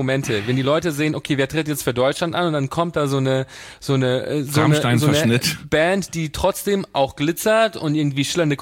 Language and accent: German; Italy; ich bin ja Italiener